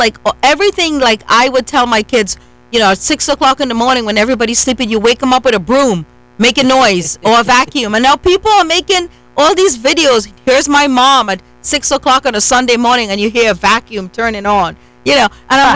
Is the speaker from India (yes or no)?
yes; India; now in United States; being an Indian woman myself who immigrated to this great country, I think it's because a lot of us view immigrating to this land as a gift.